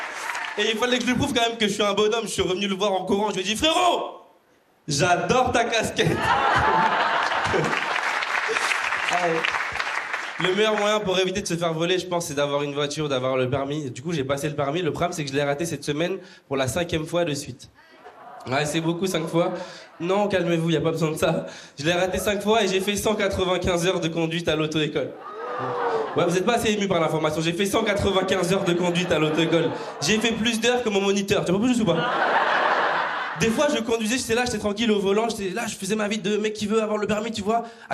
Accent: Bordeaux, Nouvelle-Aquitaine, France; moi je suis de Bordeaux comme il a dit, j'ai fait beaucoup de trajets pour venir ici

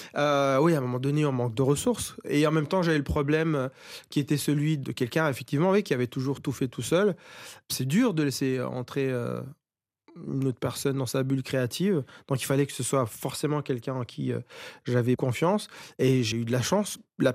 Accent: Rwanda; moi, j'ai grandi au Rwanda, et à l'époque, c'était un pays francophone

